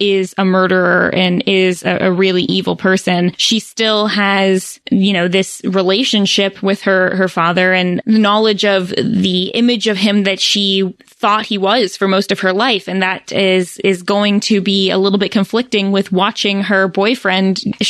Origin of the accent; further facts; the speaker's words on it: Virginia, United States; The Blue Ridge boarding school that I know of is 5 minutes from my parents' house, where I grew up in Virginia.